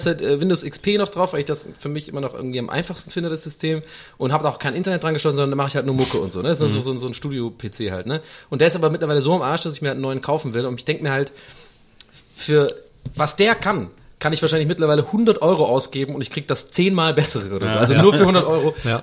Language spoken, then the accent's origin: German; Tübingen, Baden-Württemberg, Germany; immer auf dem Weg zur Schule. War nämlich ein, bei uns in Tübingen so ein Computerladen